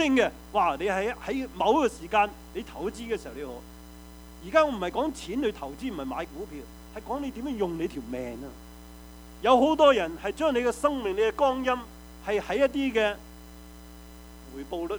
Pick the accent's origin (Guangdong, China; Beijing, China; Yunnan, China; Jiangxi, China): Guangdong, China; 即我们中国人、广东人都很懂用这些说话、我们呢就是叫广东歇后语